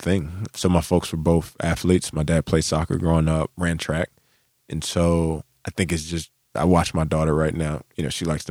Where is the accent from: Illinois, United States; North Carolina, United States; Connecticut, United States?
North Carolina, United States; Charlotte; But then, you know, actually living in America, I'm from Charlotte, you get like this dual exposure.